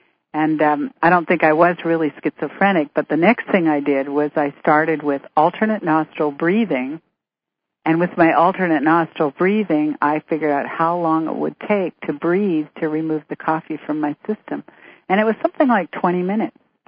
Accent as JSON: {"language": "English", "town": "Vancouver", "region": "British Columbia", "country": "Canada", "tie": "born or raised there", "said": "So when I finally left there, I went back to Vancouver, my hometown."}